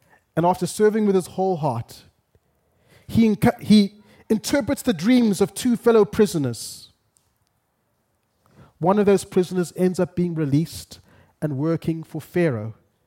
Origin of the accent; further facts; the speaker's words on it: Zimbabwe; moved away as an adult; friends, I grew up in Zimbabwe, first 30-something years of my life.